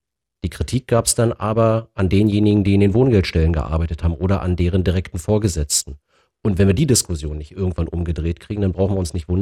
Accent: Potsdam, Brandenburg, Germany; Ich bin selber Potsdamer, ich weiß, was Wasser in Potsdam kostet.

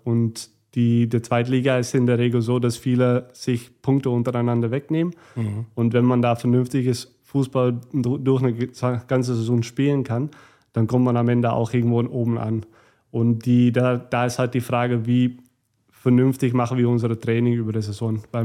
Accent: North Holland, Netherlands; Und ich komme ja selbst aus Nordholland. Und vor allem da, das sind sehr, sehr viele Blumenfelder.

